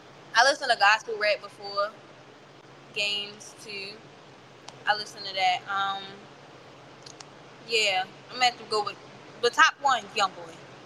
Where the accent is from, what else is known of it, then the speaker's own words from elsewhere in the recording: Baltimore, Maryland, United States; Growing up in Baltimore, it's just like, well, you know, you got your places that you don't go.